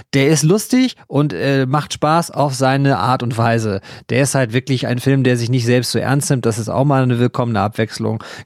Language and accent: German; Baden-Württemberg, Germany; Ich habe als Schwabe doch totale Ahnung davon.